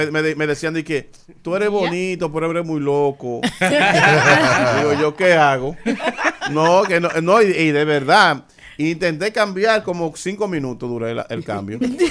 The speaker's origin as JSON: {"language": "Spanish", "town": "Hostos", "region": "Duarte", "country": "Dominican Republic", "tie": "born or raised there", "also_born_or_lived": "Pimentel", "said": "ahí me crié, nací en Pimentel. Y me crié en Hosto"}